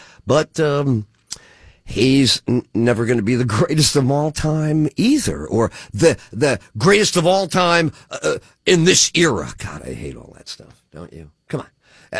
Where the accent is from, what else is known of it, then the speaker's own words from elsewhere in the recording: New York, United States; I'm a basketball crazy fan because I grew up in New York and the Knicks were great.